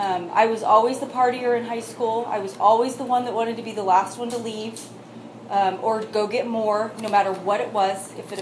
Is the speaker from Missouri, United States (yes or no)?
no; Santa Maria, California, United States; I grew up here in Santa Maria. I was born and raised here.